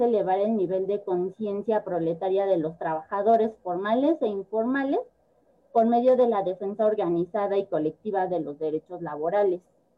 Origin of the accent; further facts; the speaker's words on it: San Bartolomé Yalco, Mexico; la represión que sufrió mi pueblo, San Bartolomé Yalco, en el año 2014.